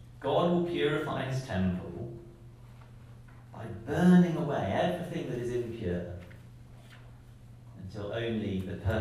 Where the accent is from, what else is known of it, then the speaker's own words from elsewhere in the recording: Birmingham, West Midlands, United Kingdom; But there is a museum near where I grew up in Birmingham in England.